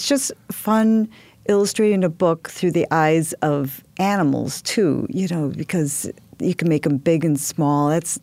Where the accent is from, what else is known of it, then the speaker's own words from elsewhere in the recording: Greendale, Wisconsin, United States; also born or lived in St. Francis; Yeah, I grew up in Greendale and St. Francis.